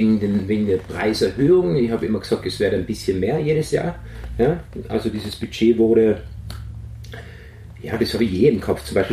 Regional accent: Tyrol, Austria; also born or lived in Ireland / England / France; bin aus Tirol.

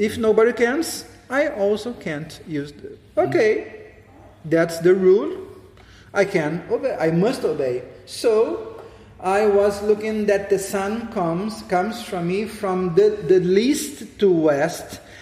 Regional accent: South Region, Brazil; born there; English is a second language; But unfortunately, I was born in South Brazil. But even in South Brazil, I have our summer is so hot.

